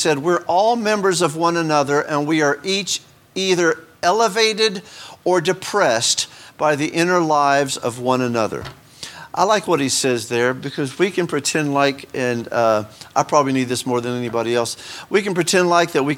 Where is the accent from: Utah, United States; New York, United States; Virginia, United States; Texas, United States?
Texas, United States; Houston; Because when I was growing up in Houston, we always went to Galveston.